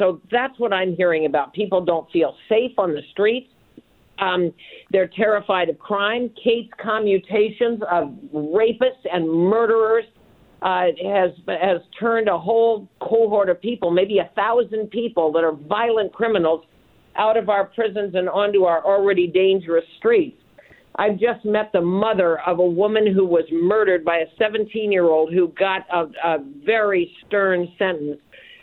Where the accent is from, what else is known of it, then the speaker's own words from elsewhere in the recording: Oregon, United States; I'm a native Oregonian. I grew up in Central Oregon.